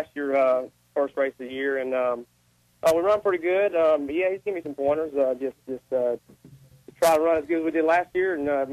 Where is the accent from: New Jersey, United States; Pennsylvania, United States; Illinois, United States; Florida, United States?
Florida, United States; Bartow; I'm actually from Bartow, Florida, and that's where I started racing.